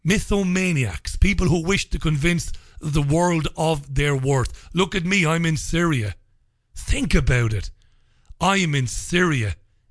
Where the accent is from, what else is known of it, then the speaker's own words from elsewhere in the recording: Ireland; I know I'm an Irishman.